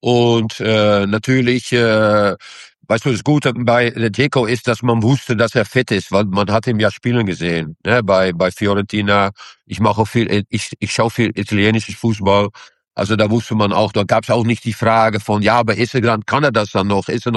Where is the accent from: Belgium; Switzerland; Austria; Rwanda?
Belgium; Anderlecht, Brussels-Capital Region; born there; first language French; German is a second language; Ich bin in Anderlecht geboren und meine ersten Wörter waren Französisch. Weil da wurde Französisch gesprochen.